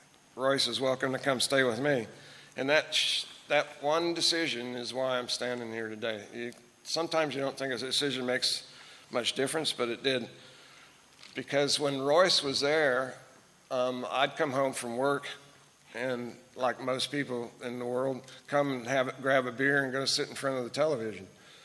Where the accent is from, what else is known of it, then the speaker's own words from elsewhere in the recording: Kansas, United States; And I grew up in Kansas. I would take my journey starting as a little boy.